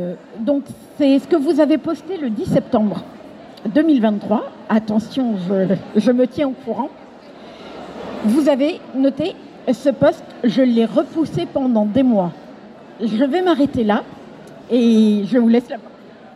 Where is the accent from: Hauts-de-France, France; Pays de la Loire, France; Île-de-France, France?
Pays de la Loire, France; Fontenay-le-Comte; je suis à Fontenay-le-Comte, là d'où je viens.